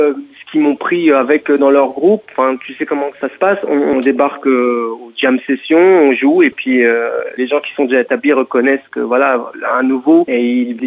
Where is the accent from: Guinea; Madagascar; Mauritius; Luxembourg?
Luxembourg; moved away; also born or lived in Paris, France; c'était parallèlement quand j'ai quitté le Luxembourg pour aller à Paris pour apprendre la musique parce que j'étais autodidacte